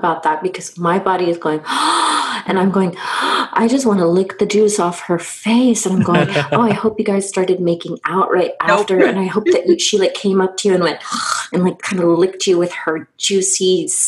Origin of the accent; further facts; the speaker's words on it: Brazil; I grew up partially in Brazil. My father's from Brazil